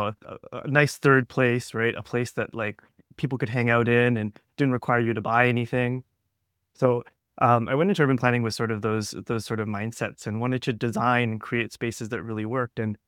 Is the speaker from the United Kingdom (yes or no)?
no; Scarborough, Ontario, Canada; And I grew up in Scarborough, so I kind of was aware of the story, right?